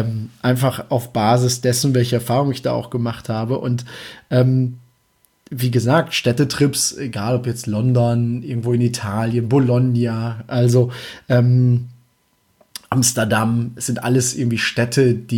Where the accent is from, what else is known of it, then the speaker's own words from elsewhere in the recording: Germany; als Deutscher Mallorca, also Malle, Ballermann 6